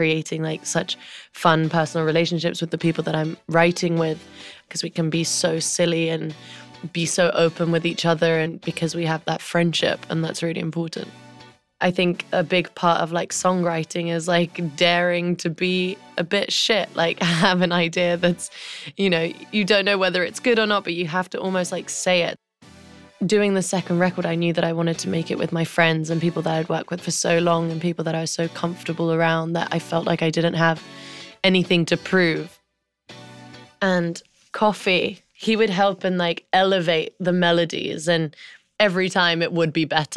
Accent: United Kingdom; accent: British; because a lot of the time when I sing, I guess people can't tell that I'm British.

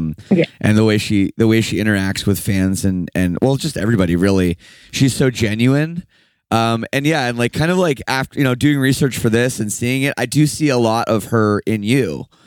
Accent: Canada; I'm from Canada too, so it's like, it's a little bit far removed. Like, I'm not from California, you know, or like London or somewhere where like bands are from

